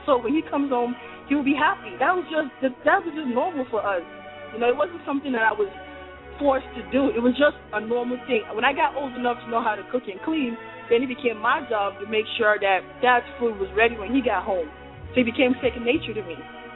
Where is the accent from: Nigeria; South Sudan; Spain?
Nigeria